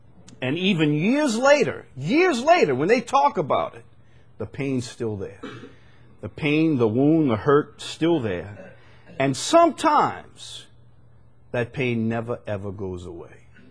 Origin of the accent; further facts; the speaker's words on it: Chalmette, Louisiana, United States; I grew up in Chalmette.